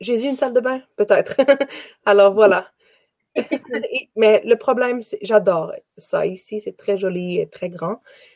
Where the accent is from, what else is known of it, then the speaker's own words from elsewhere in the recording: Canada; Je suis canadienne. J'habite à Montréal, au Québec.